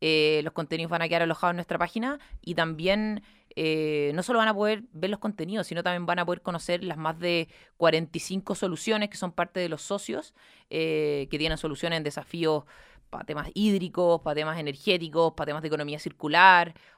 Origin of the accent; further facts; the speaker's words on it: Maule, Chile; yo soy del Maule